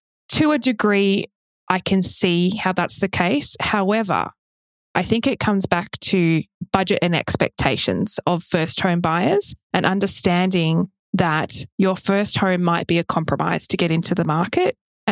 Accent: Victoria, Australia; A classic example in Victoria, my home state

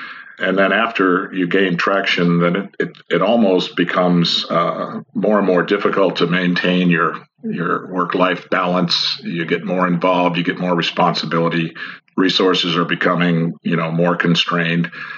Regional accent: Missouri, United States; returned to my home state of Missouri at Fort Leonard Wood, and did 5 years there, retiring in 1997.

